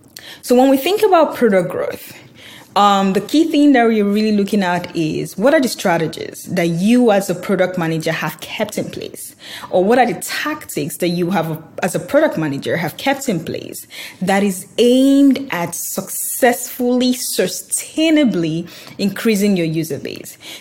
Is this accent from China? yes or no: no; Nigeria; moved away; also born or lived in Dublin / Aberdeen / Canada / United States; So I'm originally from Nigeria, but then I did most of my schooling in Dublin, Ireland, as well as Scotland, Aberdeen. And so I lived there, I worked there, and now I am in North America. So lived and worked in Canada, US as well.